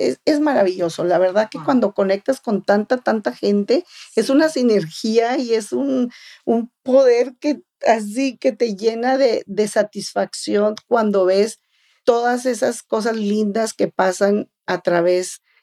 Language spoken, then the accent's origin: Spanish; Mexico; Pues de mexicanas es porque en nuestro país, ¿verdad?, tenemos nuestra manera de hablar, nuestra comida, buscamos ciertos ingredientes que solo nosotros, criamos a nuestros hijos de una manera.